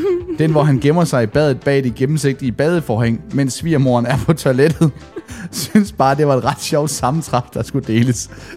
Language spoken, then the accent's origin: Danish; Norway; Danish is a second language; Jeg er fra Norge, men har en kone, der er halvt dansk